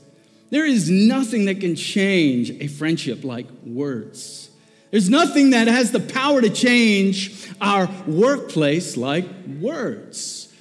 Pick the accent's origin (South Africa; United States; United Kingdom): South Africa; I remember growing up in South Africa, I went to an all-boys preparatory school.